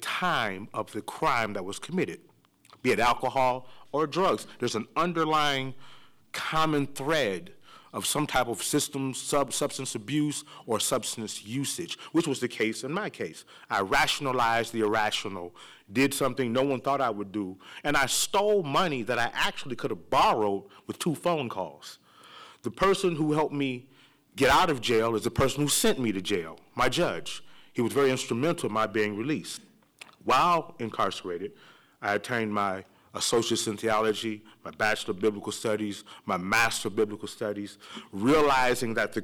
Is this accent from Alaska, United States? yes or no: no; Detroit, Michigan, United States; moved away as an adult; Now, going into myself, I'm from Detroit, and I had a bad divorce.